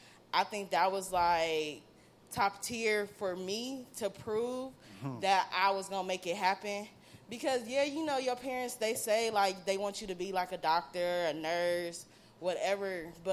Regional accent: Inglewood, California, United States; So to be able to live the artist dream in Cali and doing it. I'm from Inglewood.

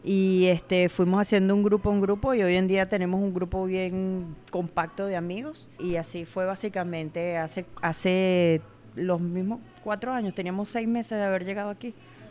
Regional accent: Venezuela; now in Chicago, United States; yo soy mitad venezolana y mitad europea y siempre me ha gustado el frío.

